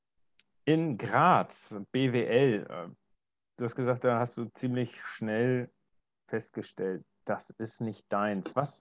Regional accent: Northern Germany, Germany; Denn bei uns in Norddeutschland ist das eher so das Vorurteil

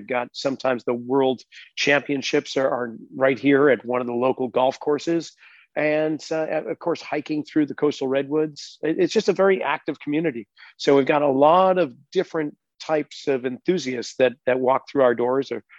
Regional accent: Northeast, United States; growing up in the Northeast there, when it's winter time, you don't escape it.

